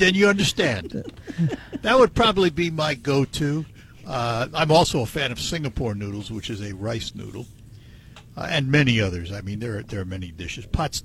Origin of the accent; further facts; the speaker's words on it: New York, United States; I'm a New Yorker.